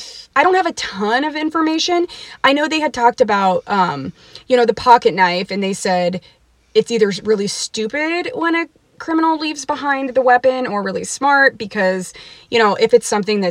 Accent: Nebraska, United States; We're all from Nebraska here. We know that half is German, at least.

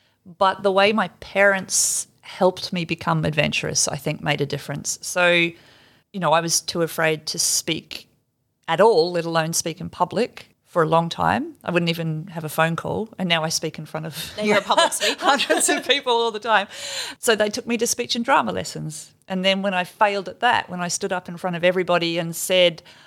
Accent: New Zealand; Yeah, so I grew up in New Zealand and that hypothermia safety was always a part of our school camp briefings.

